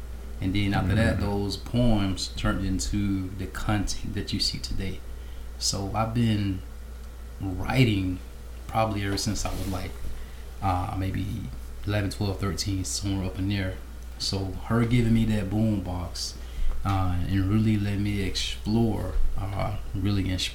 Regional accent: Belle Glade, Florida, United States; Well, you know, I'm from Belgrade, Florida, also known to some as Muck City. And, you know, growing up in Belgrade, Florida, is no secret.

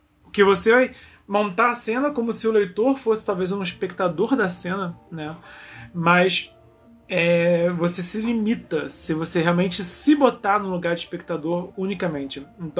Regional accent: Rio de Janeiro, Brazil; Porque eu fui pensando, pô, eu sou do Rio de Janeiro, tá?

